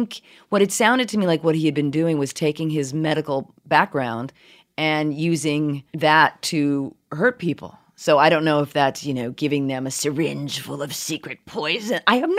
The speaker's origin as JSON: {"language": "English", "town": "Brookline", "region": "Massachusetts", "country": "United States", "tie": "born or raised there", "lives_now": "New York City, United States", "said": "I grew up in Brookline, Massachusetts. I don't know what's going on. I live in New York City. We don't talk like this here."}